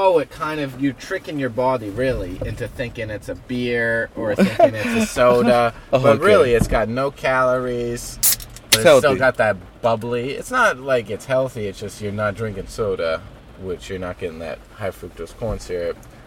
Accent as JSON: {"language": "English", "region": "New Jersey", "country": "United States", "said": "People they think I'm a Jewish grandma. I say I'm from New Jersey."}